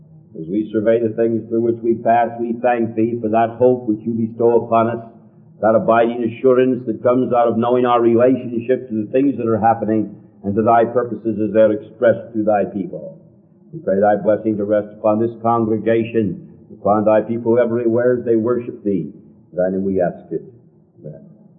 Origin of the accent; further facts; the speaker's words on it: United States; We may be very happy and very proud of the fact that we are an American, that we're a part of a great nation in God's kingdom